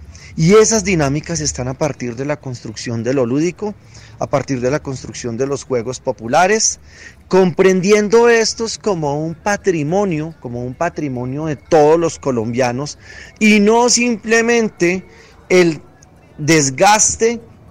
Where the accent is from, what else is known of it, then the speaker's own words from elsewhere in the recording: Colombia; seguramente podremos encontrarnos como colombianos, como personas integrantes de distintos partidos políticos